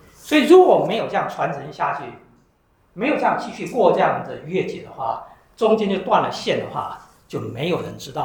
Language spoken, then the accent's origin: Chinese; China; 你说我们中国人也是要几千年的传统要保留下来，对不对？